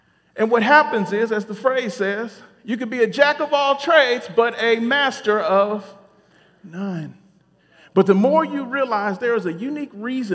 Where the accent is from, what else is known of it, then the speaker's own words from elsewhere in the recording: Detroit, Michigan, United States; No, I was born in Detroit. And I spent the first 15 years living either in the city of Detroit or suburbs.